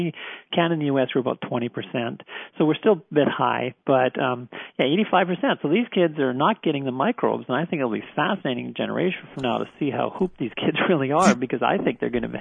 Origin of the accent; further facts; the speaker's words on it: Acreage, Florida, United States; I was raised that way. I was raised in Acreage, and I was an orangutan outside